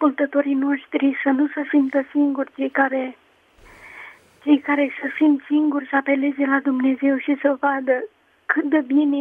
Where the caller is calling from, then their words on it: Râmnicu Vâlcea, Vâlcea County, Romania; Sunt de la Râmnicu Bâlcea.